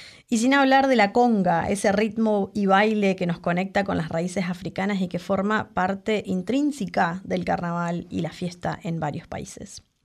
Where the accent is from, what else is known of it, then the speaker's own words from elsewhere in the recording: Argentina; born there; En lugares como Argentina, mi país natal, por ejemplo